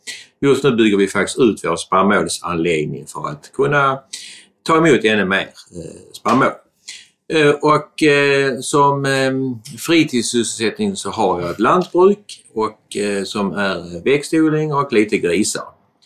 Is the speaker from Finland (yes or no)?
no; Skåne, Sweden; jag är från Österlen.